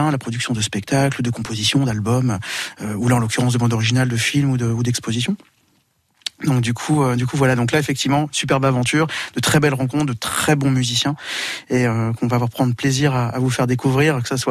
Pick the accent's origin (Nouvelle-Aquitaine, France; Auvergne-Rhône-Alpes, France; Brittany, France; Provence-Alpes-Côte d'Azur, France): Brittany, France; Non, on n'est pas français, on est breton.